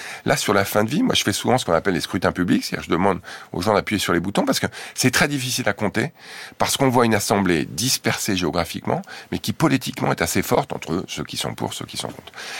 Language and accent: French; France; J'ai grandi en France, vous l'avez dit, en banlieue, je connais bien la France.